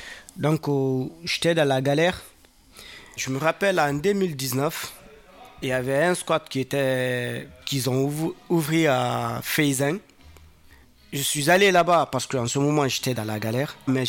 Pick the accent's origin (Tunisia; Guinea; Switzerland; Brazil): Guinea; now in Lyon, France; Moi, je suis guinéen et moi, je suis arrivé à l'ECG début 2021. Je suis arrivé déjà sur le Lyon en début 2019.